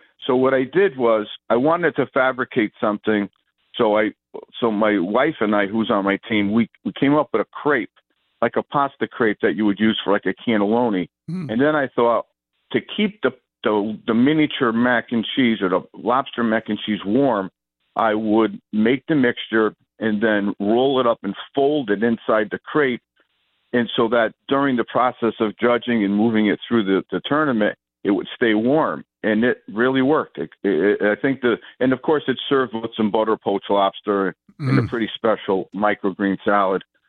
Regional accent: Northeast, United States; I'm from the Northeast. Okay, I live on practically on the coast.

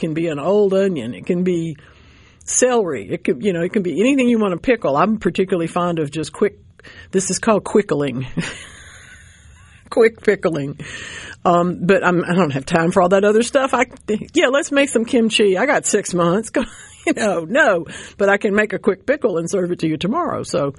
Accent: United States; Sorry, I'm an American.

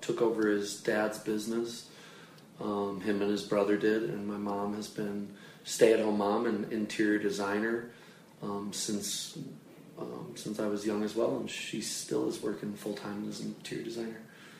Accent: St. Paul, Minnesota, United States; born there; I was born in St. Paul. I like to say that my kind of sonic boom happened here.

